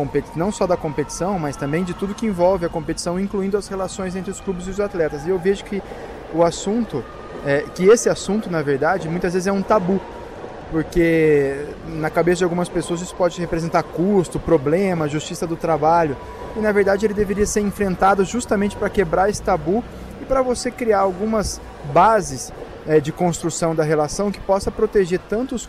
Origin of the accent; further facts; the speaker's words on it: Campinas, São Paulo, Brazil; especialmente lá na minha cidade, né? No Clube Campineiro de Regatas e Natação, e também tive no Clube Cultura em Campinas